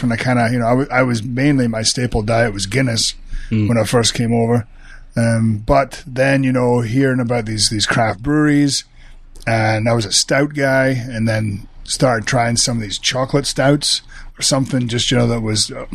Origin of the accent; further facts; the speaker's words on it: Scotland, United Kingdom; now in United States; No, I'm from Scotland, from a small village in the northeast coast of Scotland. Just an hour from St. Andrews.